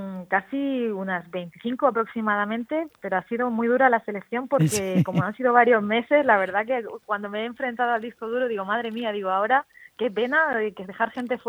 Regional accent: Murcia, Region of Murcia, Spain; yo soy murciana de alma y vamos, en Murcia es mi sede.

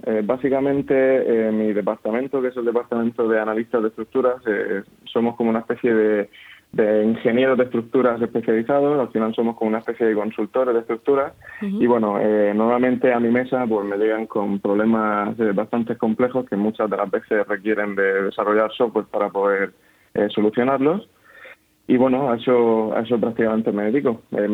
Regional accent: Spain; sí, somos 4 españoles

